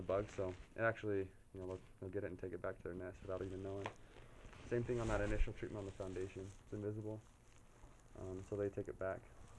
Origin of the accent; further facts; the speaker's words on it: Wyoming, United States; now in Logan, United States; I'm from Wyoming, originally. I actually live in Logan right now.